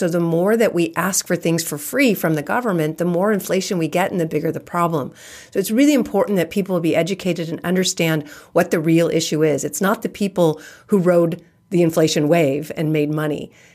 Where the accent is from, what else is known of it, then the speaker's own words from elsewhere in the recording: California, United States; And I'm born and raised in California, so it's always been expensive.